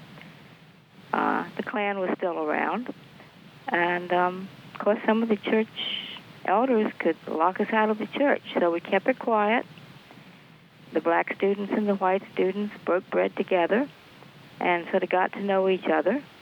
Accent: Arlington, Virginia, United States; I grew up in Arlington, Virginia, which was definitely the South.

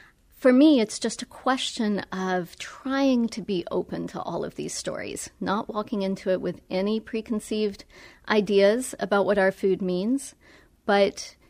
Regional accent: Appalachia, United States

